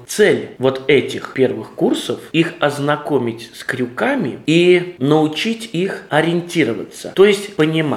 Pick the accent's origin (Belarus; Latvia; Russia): Latvia; Jēkabpils, Jēkabpils Municipality; я сам уроженец Екапилса и начинал свои церковные шаги в Екапилской общине.